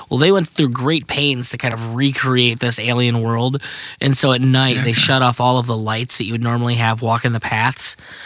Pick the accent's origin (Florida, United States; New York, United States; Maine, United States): Florida, United States; Now, I'm from Florida, so I've done parks in the past when I was like a little kid and then again when I was a teenager.